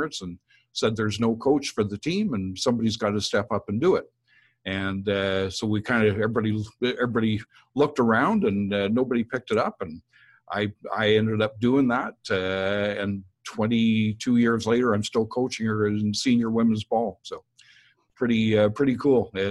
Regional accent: Calgary, Alberta, Canada; I was born in Calgary. Lived there for my first 12 or 13 years, and played a variety of sports in Calgary.

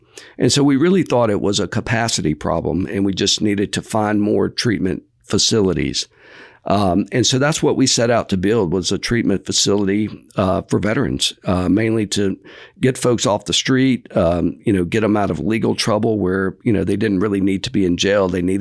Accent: Mobile, Alabama, United States; So I grew up in Mobile, Alabama, born and raised here.

